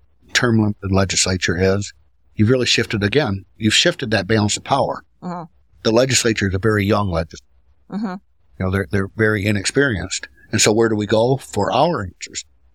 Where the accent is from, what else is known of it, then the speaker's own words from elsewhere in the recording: Six Lakes, Michigan, United States; She grew up in Lakeview. I grew up in Six Lakes